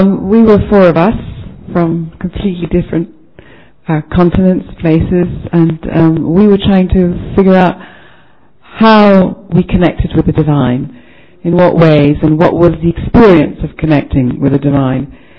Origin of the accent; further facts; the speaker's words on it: England, United Kingdom; I'm from England and from other places, but I'm from England, yes.